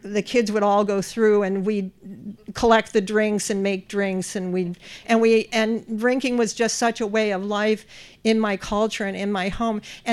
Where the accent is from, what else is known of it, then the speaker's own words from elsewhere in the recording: Cleveland, Ohio, United States; well, you don't have to live in Cleveland. I'm from Cleveland.